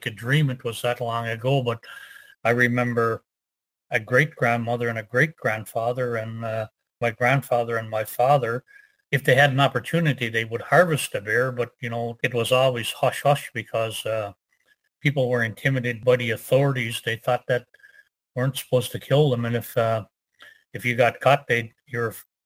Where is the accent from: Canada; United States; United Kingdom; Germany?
Canada; Rigolet, Newfoundland and Labrador; I'm from Riglet, Nunatsiavut. I'm in Inuk. You know, Riglet's been my home pretty much all of my life.